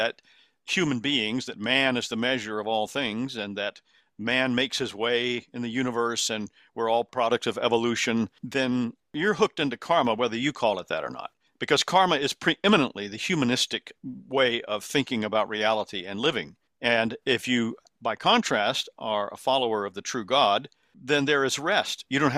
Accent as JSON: {"language": "English", "town": "Columbia", "region": "South Carolina", "country": "United States", "tie": "born or raised there", "said": "I had similar parallel things growing up in the Methodist Church in Columbia, South Carolina, where I'm from."}